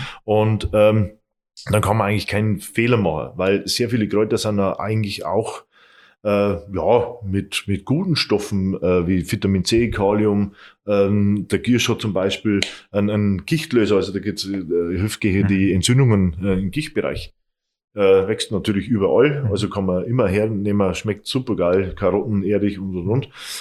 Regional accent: Bavaria, Germany; weil es einfach schön ist bei uns in Oberpfalz.

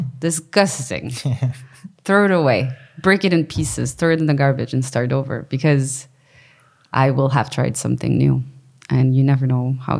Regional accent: Canada; I'm Canadian.

